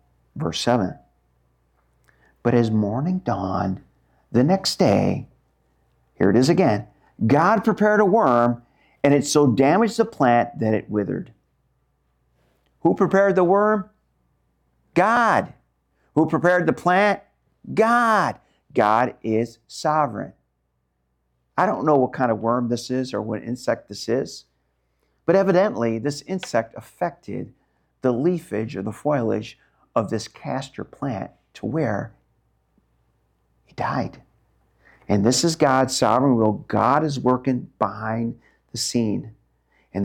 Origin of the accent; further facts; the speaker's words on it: Rochester, New York, United States; I can still remember growing up in Rochester, New York.